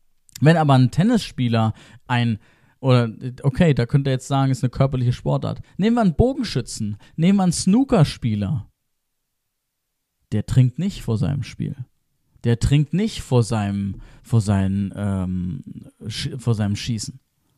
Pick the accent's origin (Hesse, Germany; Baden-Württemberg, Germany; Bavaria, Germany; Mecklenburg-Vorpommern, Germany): Bavaria, Germany; Ich habe in Würzburg studiert, weil es 20 Minuten von meinem damaligen Wohnort, von meiner Heimat dabei war